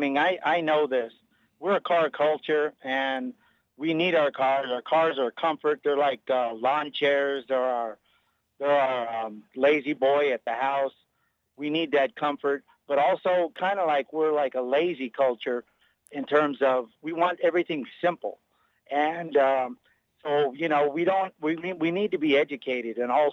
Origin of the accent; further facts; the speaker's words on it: California, United States; now in Pittsburgh, United States; I'm from California, so I know what traffic management is